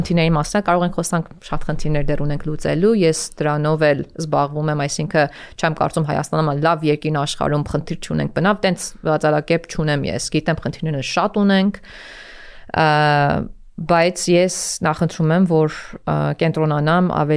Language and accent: Armenian; Iran; now in Toronto, Canada; Կանադայից։ Թորոնտո եմ ապրել վերջի 24 տարին։ Պարսկաստան եմ ծնվել, մեծացել, հետո տեղափոխվել ընտանիքիս հետ Թորոնտո։